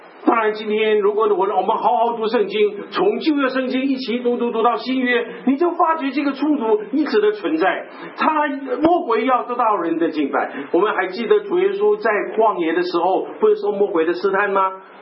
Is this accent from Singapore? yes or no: no; Hong Kong; 我从香港来，你知道香港每年过年的时候有个特别的景象